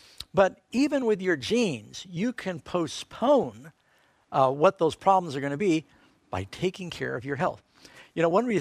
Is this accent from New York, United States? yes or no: yes; New York City, New York, United States; born or raised there